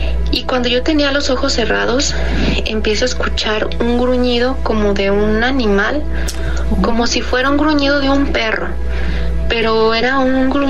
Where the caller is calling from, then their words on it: Guadalajara, Jalisco, Mexico; de Guadalajara